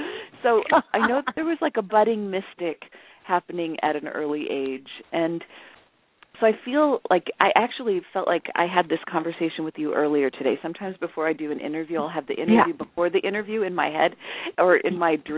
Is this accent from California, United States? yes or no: yes; Los Angeles, California, United States; I'm a city girl. I was raised in East LA, so nature was like an anomaly to me.